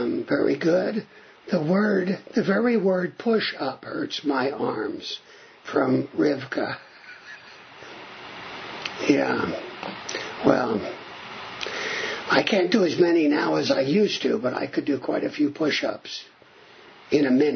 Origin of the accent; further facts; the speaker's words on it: Philadelphia, Pennsylvania, United States; born there; Well, I was born in Philadelphia, so...